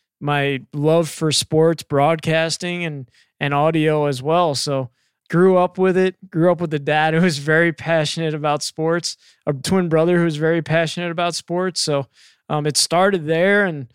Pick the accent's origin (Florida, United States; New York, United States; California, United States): New York, United States; Long Island; I grew up in Long Island, New York, and old school radio was my thing, WFAN.